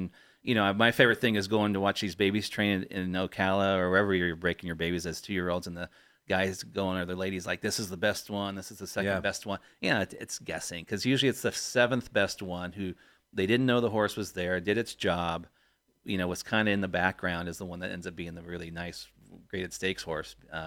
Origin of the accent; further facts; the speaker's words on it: England, United Kingdom; As an Englishman, you'd think, it's very common.